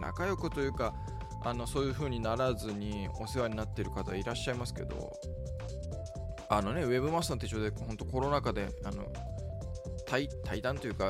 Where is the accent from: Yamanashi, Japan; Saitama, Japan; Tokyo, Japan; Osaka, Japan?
Tokyo, Japan; なんか東京生まれ東京育ちだからみたいなことなのかもしれないですけど